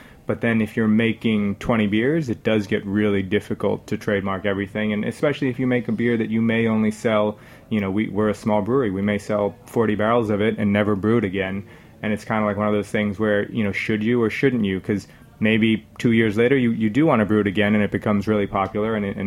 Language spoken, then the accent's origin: English; Rhode Island, United States; So Narwhal, I'm from Rhode Island originally.